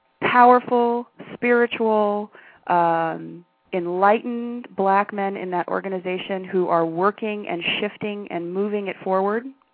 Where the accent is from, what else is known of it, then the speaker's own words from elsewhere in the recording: Oakland, California, United States; I'm originally from Oakland.